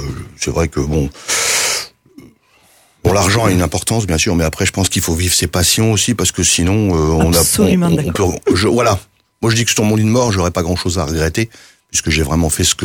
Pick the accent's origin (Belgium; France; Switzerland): France; Antony, Île-de-France; born there; Je suis né en Antony. Antony, dans le 92. Mais je ne suis pas resté longtemps. De mère célibataire, en 58